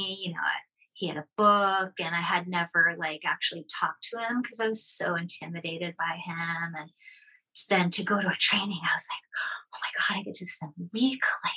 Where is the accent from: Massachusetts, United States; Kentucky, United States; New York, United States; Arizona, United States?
Massachusetts, United States; Boston; now in Seattle, United States; I'm from Boston, and then I moved to Seattle, and I sought out the same kind of yoga